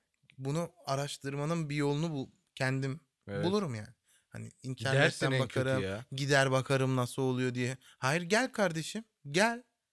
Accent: Germany; Hani doğma büyüme Almanyalı olsam da hani kan çekiyor oraya.

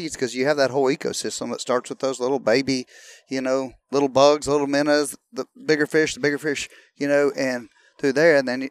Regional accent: Tyler, Texas, United States; Went to school at Robert E. Lee there in Tyler

